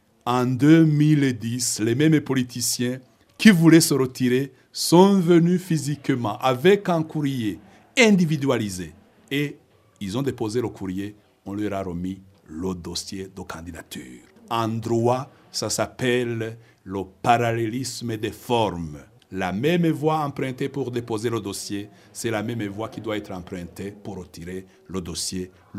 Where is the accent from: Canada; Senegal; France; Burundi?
Burundi; Je suis Burundais